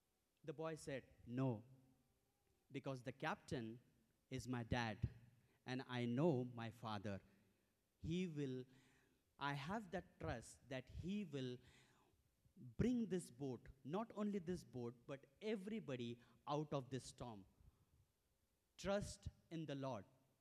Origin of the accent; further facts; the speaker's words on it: India; When we see, we come from India, and it's everything is multi.